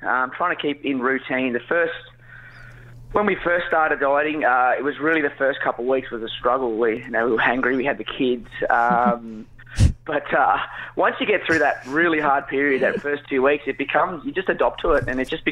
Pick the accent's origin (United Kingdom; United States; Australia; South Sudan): Australia; Queanbeyan, New South Wales; We are from Queanbeyan. We love it.